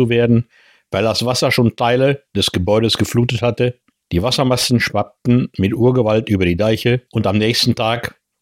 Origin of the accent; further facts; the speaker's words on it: Wyk auf Föhr, Schleswig-Holstein, Germany; als Kind auf der Nordseeinsel Wick auf Föhr, habe ich die letzte große Sturmflut an der Nordseeküste miterlebt